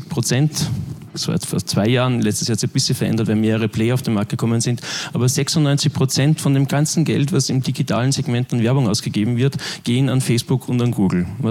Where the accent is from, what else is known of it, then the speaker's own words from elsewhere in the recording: Linz, Upper Austria, Austria; also born or lived in Vienna; ich komme aus Linz, habe jahrzehntelang eigentlich auch in Wien gewohnt und so die Rückübersiedlung nach Linz war für mich ein bisschen so der Einstieg in die Medienbranche.